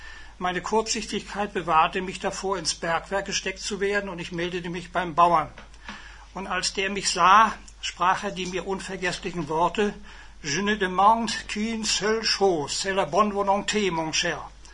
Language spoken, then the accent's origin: German; Burghorst, Mecklenburg-Vorpommern, Germany; Und ich bin dann aufgewachsen in Burghorst bei Ribnitz, nachdem ich die einklassige Dorfschule besucht habe, wo 8 Jahrgänge in einem Raum unterrichtet wurden.